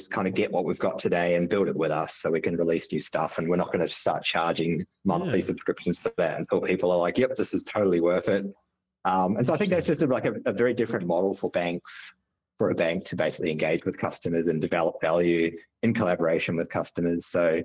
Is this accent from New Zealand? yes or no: yes; New Zealand; now in Melbourne, Australia; I'm originally a Kiwi, but live in Melbourne now.